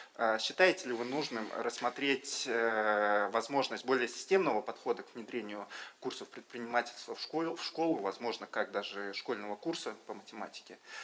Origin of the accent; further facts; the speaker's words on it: Russia; сказали, что мы из России, мы занимаемся математикой